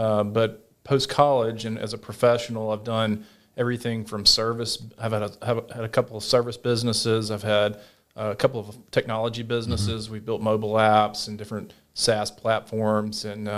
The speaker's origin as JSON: {"language": "English", "town": "Vestavia Hills", "region": "Alabama", "country": "United States", "tie": "born or raised there", "said": "No, I grew up in Vestavia."}